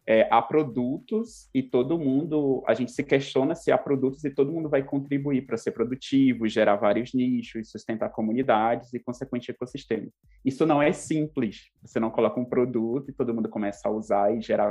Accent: North Region, Brazil; now in Campo Grande, Brazil; sou nortista. E há 2 anos eu vim para o Centro-Oeste, sou docente da Faculdade de Computação da Universidade Federal de Mato Grosso do Sul, não é de Mato Grosso, né? Então eu já peguei alguns modos daqui da região.

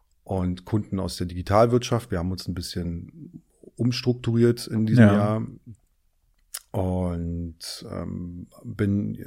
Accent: Berlin, Germany; Ich bin gebürtiger Berliner. Bin im Osten der Stadt aufgewachsen und mit Mitte 20 quasi dann in den Westen gezogen und lebe aktuell in Charlottenburg und fühle mich da auch sehr wohl, ja.

